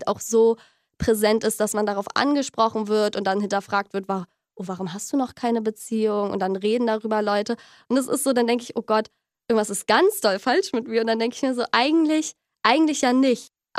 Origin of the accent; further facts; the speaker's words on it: Mecklenburg-Vorpommern, Germany; Ich komme ja aus MV.